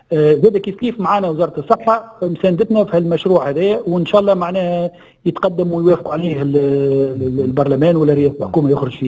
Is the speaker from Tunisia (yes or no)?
yes; Tunisia; هذا مش موجود توا عندنا في تونس